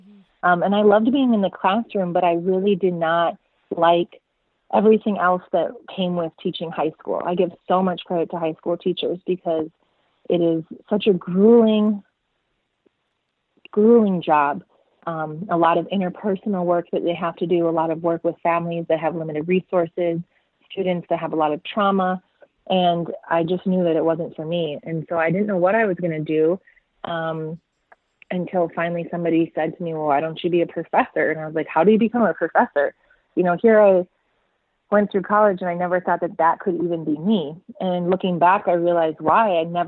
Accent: Minnesota, United States; now the fact that I'm in a tenure track position at the place where I originally wanted to be in my home state, it was like a miracle.

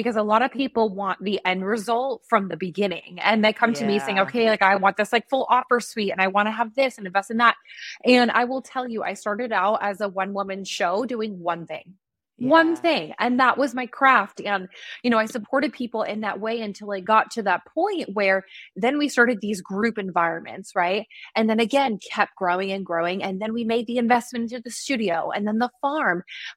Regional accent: New York, United States; I'm from New York.

